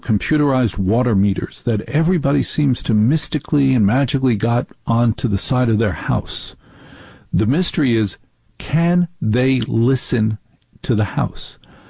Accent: New Jersey, United States; I grew up in North Jersey.

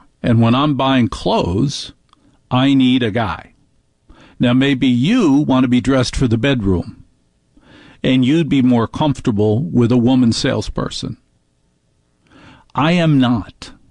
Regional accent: New Jersey, United States; I love big booths because I'm from New Jersey, and I have a body built for Brooks Brothers.

